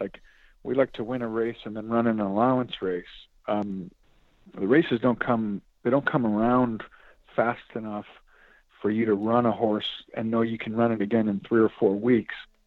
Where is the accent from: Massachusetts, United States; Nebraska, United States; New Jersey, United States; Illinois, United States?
Illinois, United States; Chicago; Growing up in Chicago, there was nobody that liked horse racing.